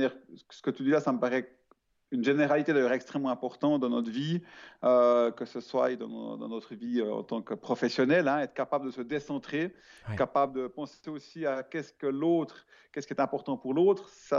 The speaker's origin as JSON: {"language": "French", "country": "Switzerland", "said": "Alors j'ai bien un compte en banque en Suisse parce que je suis suisse"}